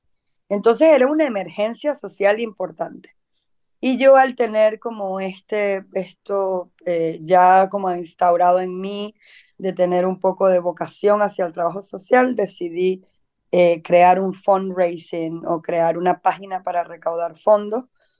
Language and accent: Spanish; Venezuela; also born or lived in India; yo soy venezolana, de trabajo social en Venezuela